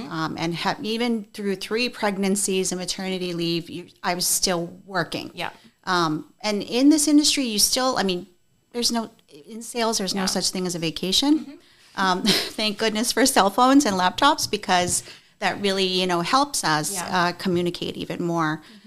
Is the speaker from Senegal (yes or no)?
no; New York, United States; also born or lived in Korea; now in Hawaii, United States; I was born in Korea, and I came to New York when I was three.